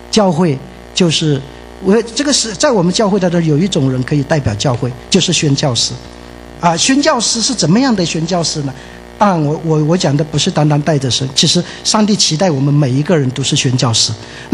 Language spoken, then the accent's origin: Chinese; Yunnan, China; accent: Yunnan; 那我们云南话有一句很凶的话